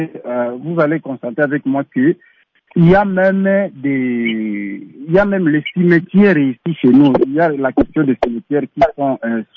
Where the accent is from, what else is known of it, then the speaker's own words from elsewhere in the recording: Bukavu, South Kivu, DR Congo; Nous ne savons plus quoi faire avec les gens qui vivent ensemble avec les morts ici chez nous à Bukavu.